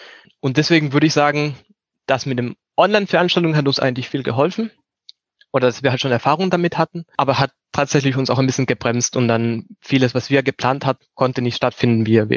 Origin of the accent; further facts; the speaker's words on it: Guayaquil, Guayas, Ecuador; moved away as an adult; now in Germany; Ich bin 24 Jahre alt und bin fast am Ende meines Masters in Bioinformatik. Ich komme ursprünglich aus Ecuador, aus Guayaquil. Und ich bin vor 6 Jahren dann nach Deutschland umgezogen